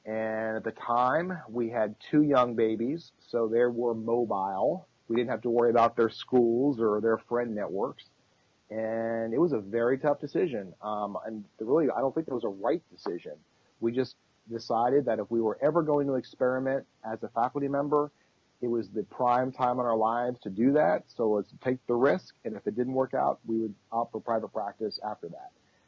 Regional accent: Washington, D.C. area, United States; I grew up on the East Coast, in a suburb of Washington, D.C.

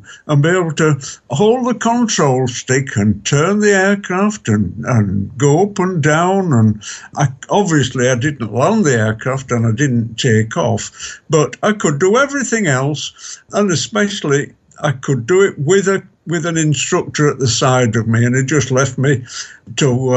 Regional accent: Bradford, Yorkshire and the Humber, United Kingdom; born or raised there

